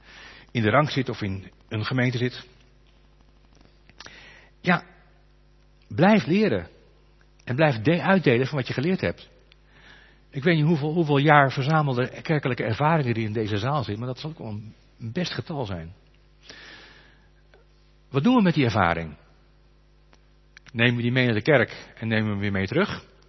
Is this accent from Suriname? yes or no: no; Netherlands; we zijn Hollanders, dus we mopperen graag.